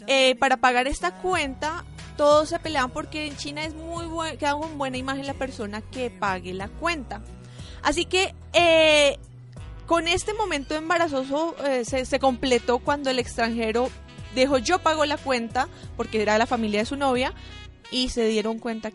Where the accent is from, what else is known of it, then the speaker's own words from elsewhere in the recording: Colombia; son momentos en los que nosotros como colombianos decimos que oso y que nos da pena ajena si es de alguien más.